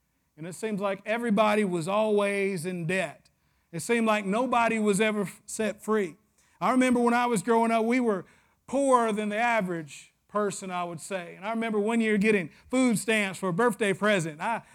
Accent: Tennessee, United States; from a small county in West Tennessee. But for some of you, they know your name. I know when I go to my hometown, Pastor Lance, I can walk down the street. There's only 10,000 people in the county.

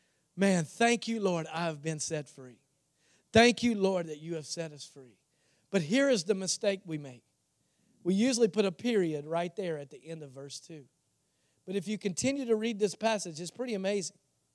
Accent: Virginia, United States; I mean, I'm from the hills of Virginia. I'm like from the Appalachian Mountains.

